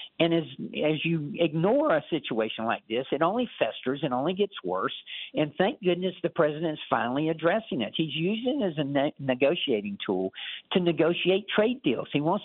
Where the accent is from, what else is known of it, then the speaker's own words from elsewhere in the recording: Georgia, United States; In my home state of Georgia, if this had not been passed, then 88% of Georgians would have seen a tax increase of over $1,500.